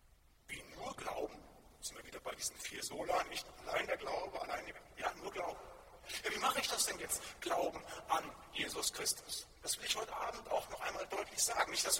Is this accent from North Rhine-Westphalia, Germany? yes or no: yes; North Rhine-Westphalia, Germany; Ich komme ja aus dem Siegerland, da wo ich sozialisiert wurde in dem Bereich, auch christlich, wo ich aufgewachsen bin, in den Gemeinschaften.